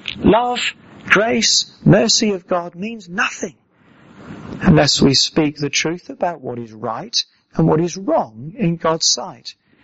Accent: United Kingdom; Just because we're British?

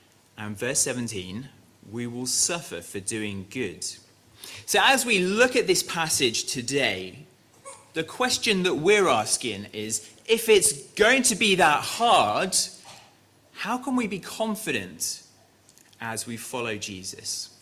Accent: England, United Kingdom; Now, I'm 37 years old and I'm English

